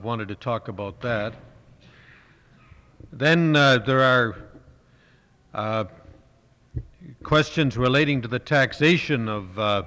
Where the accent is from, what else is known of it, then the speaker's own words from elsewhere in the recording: Canada; I'm from Canada